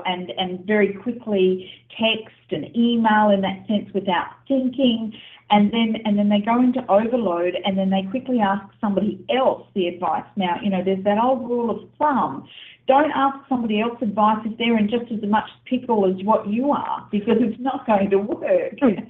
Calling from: Australia; I'm sending blessings from Australia today.

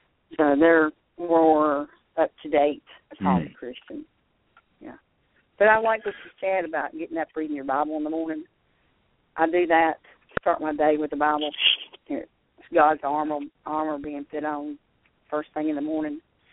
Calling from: Thomasville, North Carolina, United States; I'm calling from Thomasville, North Carolina, and I'm from here.

